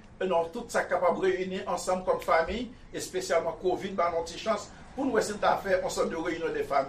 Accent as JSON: {"language": "French", "country": "Haiti", "said": "fier en tant qu'haïtien"}